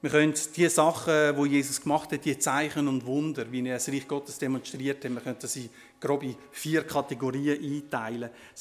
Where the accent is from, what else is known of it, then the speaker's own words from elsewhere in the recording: Switzerland; Oder ist im Himmel auch so ein Bankgeheimnis wie bei uns in der Schweiz?